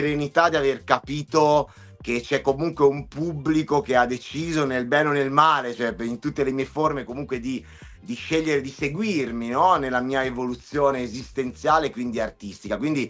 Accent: Carrara, Tuscany, Italy; con il quale ho studiato per tanti anni a Carrara, quindi dove sono originario io

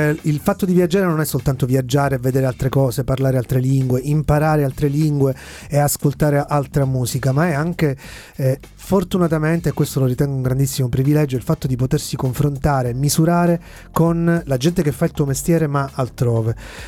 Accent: Sicily, Italy; io sono siciliano come anche voi

